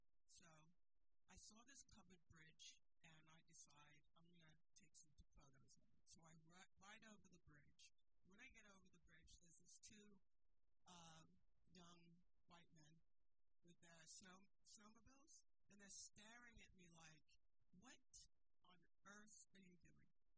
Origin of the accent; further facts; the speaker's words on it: United Kingdom; now in New York, United States; I was raised in the United Kingdom, and so I knew what it was like to live in a very white community